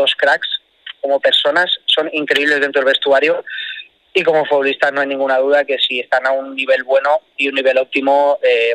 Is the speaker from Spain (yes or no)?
yes; Valencia, Valencian Community, Spain; yo es verdad que me crié en Valencia